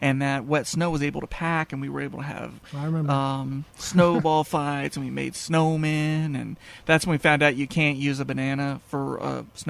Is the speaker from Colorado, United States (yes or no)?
yes; Colorado, United States; also born or lived in Florida; It's funny because I was born in Florida. I lived in Colorado till I was like 12 years old.